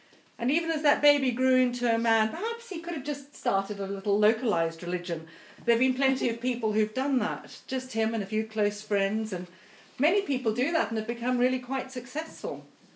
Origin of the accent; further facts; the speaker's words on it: South Africa; I grew up in South Africa, as Betsy said, and I was running around the veld